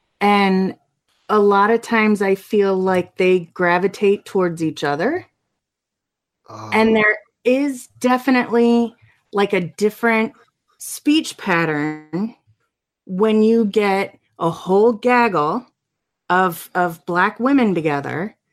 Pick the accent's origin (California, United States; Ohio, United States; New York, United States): Ohio, United States; Cincinnati; Okay, so I grew up in a really weird suburb because I grew up outside of Cincinnati, and the community was originally blue collar